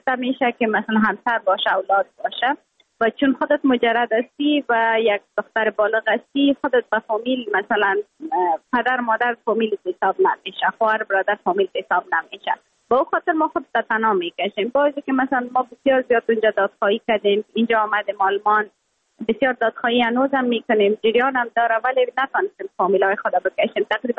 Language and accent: Persian; Afghanistan; moved away